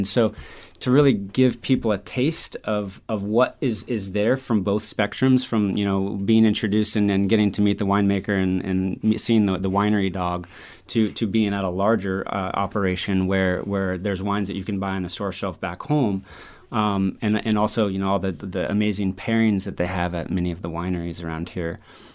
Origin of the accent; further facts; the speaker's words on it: Forestville, California, United States; I grew up here in Sonoma County, California, out in Forestville, out in West County area.